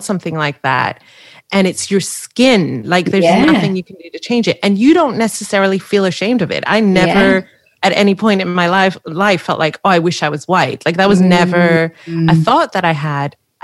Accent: Wales, United Kingdom; accent: Welsh; I'm Welsh. I've got a Welsh accent.

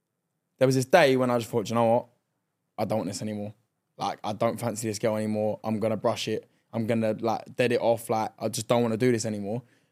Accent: London, United Kingdom; Well, I'm actually from West London.

